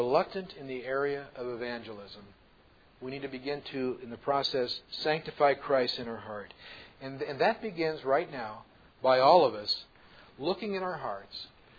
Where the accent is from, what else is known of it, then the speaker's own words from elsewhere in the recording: Oakland, California, United States; I was surprised because we grew up around Oakland, and when Oakland A's were kind of our team with the kids growing up